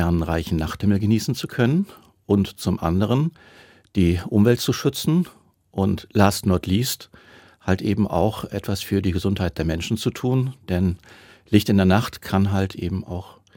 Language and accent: German; Lower Saxony, Germany; Ich bin auf dem Land aufgewachsen, im alten Land, also im Norden von Deutschland und in einem kleinen Dorf.